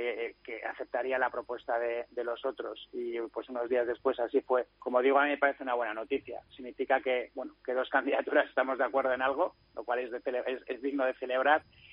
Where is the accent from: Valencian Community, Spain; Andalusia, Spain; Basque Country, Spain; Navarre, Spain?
Basque Country, Spain; Bilbao; soy de Bilbao